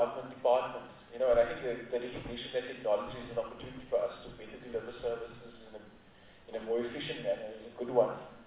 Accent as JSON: {"language": "English", "town": "Port Elizabeth", "region": "Eastern Cape", "country": "South Africa", "tie": "born or raised there", "lives_now": "Johannesburg, South Africa", "said": "I was born and bred in Port Elizabeth. I grew up, in fact, in human reserve outside Port Elizabeth. And I live in Johannesburg, so I'm an economic migrant."}